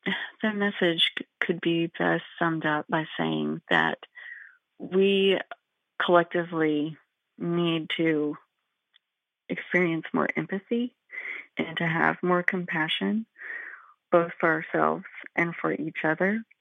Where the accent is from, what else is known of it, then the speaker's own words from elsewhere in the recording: Kentucky, United States; accent: Eastern Kentucky; Yeah, I think still it's something that comes up when I'm around my birth family.